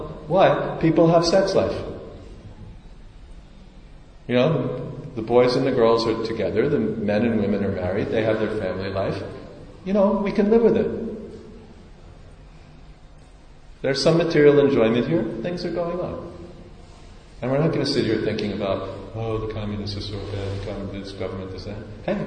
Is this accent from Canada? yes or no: no; United States; I went to the when I was growing up in America.